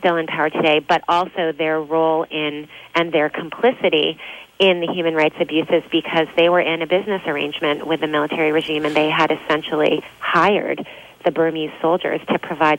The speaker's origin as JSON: {"language": "English", "country": "United States", "said": "as an American human rights investigator, I needed people from Burma"}